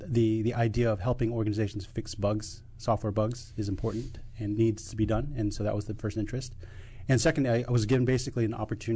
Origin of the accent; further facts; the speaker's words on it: Vienna, Virginia, United States; Born and raised in Northern Virginia, so it was in Vienna that I was doing this.